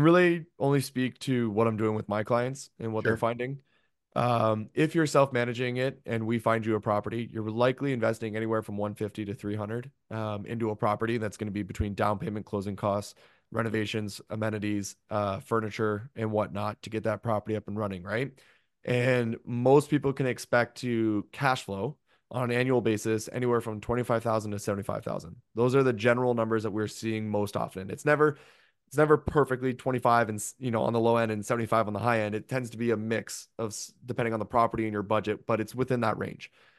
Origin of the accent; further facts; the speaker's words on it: Canada; And I'm also Canadian, so I haven't been able to take advantage of it because I'm not American.